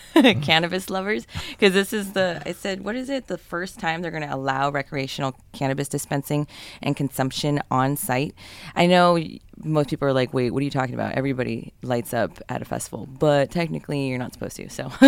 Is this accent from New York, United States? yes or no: no; San Jose, California, United States; I grew up in San Jose.